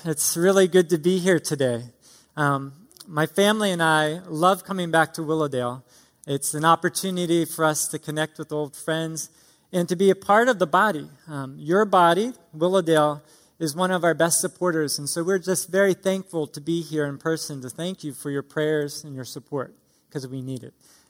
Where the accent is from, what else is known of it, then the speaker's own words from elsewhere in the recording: Hockessin, Delaware, United States; I'm a Delaware native, Newcastle County. I grew up in Hokesson, and I grew up in a nominal Catholic home.